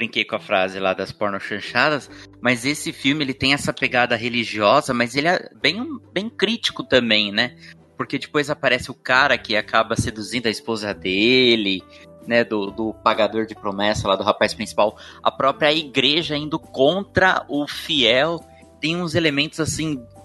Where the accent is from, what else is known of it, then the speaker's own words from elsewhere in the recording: Itu, São Paulo, Brazil; E eu comentei que eu era aqui de Itu, eu sou aqui de Itu, e aqui vizinho a Itu tem a cidade de Salto